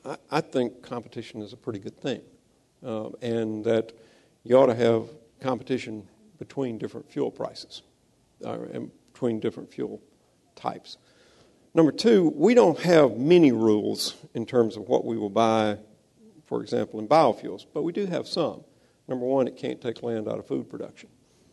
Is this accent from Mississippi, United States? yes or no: yes; Mississippi, United States; I mean, I know I'm from Mississippi, all sorts of people started planting corn